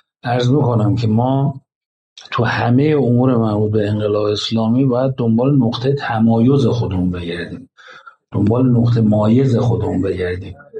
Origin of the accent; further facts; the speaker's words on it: Iran; میفهمن ما ایرانی هستیم